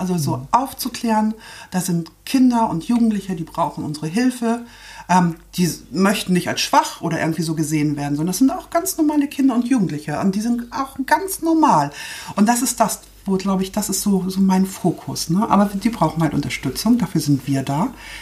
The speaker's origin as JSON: {"language": "German", "town": "Cuxhaven", "region": "Lower Saxony", "country": "Germany", "said": "Und ich komme aus Cuxhaven"}